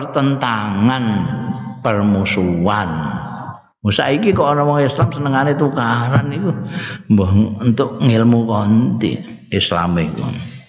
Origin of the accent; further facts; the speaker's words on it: Java, Indonesia; aku ini orang Jawa sih san.